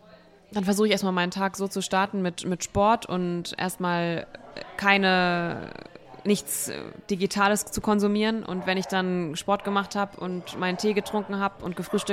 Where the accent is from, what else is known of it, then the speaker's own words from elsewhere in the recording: Wiesbaden, Hesse, Germany; Ich komme ja, wie gesagt, aus Wiesbaden. Der Rheingau ist nicht weit.